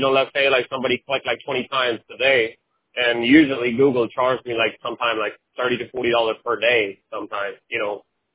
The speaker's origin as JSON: {"language": "English", "town": "Spring Hill", "region": "Kansas", "country": "United States", "said": "storage in Spring Hill, Kansas, since I'm from Spring Hill."}